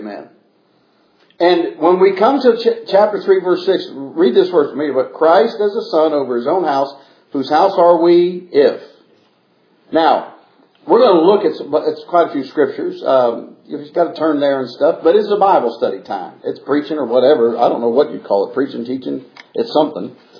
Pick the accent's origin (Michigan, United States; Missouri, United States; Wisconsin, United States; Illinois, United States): Missouri, United States; born there; I was born in Missouri, and my mother said, that's the right place for you to be born, the show me state.